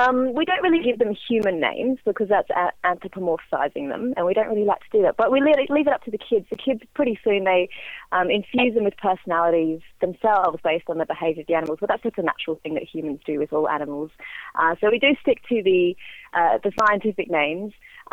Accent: Australia; accent: Antipodean; I'm from Australia

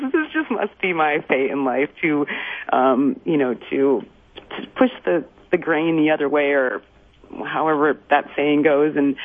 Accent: Midwest, United States; Well, so I grew up in the Midwest, the daughter of two pharmacists.

